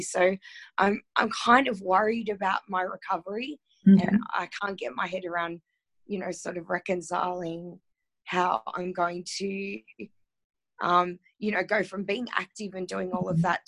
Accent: Australia; I'm the one from Australia.

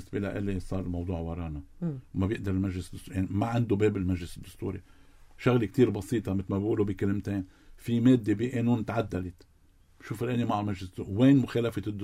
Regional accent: Lebanon; هل إحنا كلبنانيين شو مصلحتنا؟

